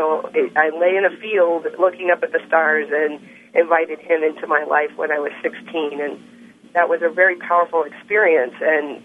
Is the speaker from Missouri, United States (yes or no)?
no; Dayton, Ohio, United States; I grew up in Dayton, Ohio, the great Dayton, Ohio, where I met you, Steve.